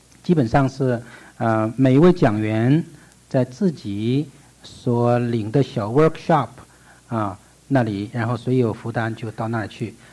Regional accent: China; 我们中国人都受这个文化的影响，

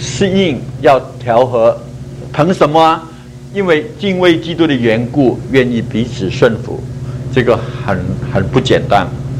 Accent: Hong Kong; also born or lived in Liuzhou / Guangzhou; 我是广东人，我是广西柳州出生，逃难逃到广州，后来逃到香港，在香港长大。

